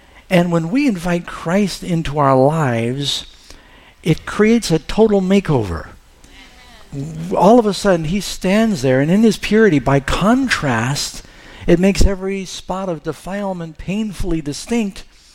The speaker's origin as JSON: {"language": "English", "town": "New York City", "region": "New York", "country": "United States", "tie": "born or raised there", "said": "They used to do it when I grew up in New York City."}